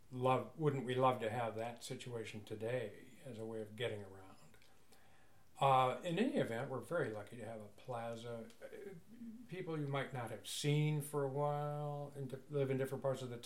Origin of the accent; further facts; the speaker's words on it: Cleveland Heights, Ohio, United States; now in Mill Valley, United States; I grew up in Cleveland Heights, Ohio, where my wife Elizabeth and I met at Cleveland Heights High School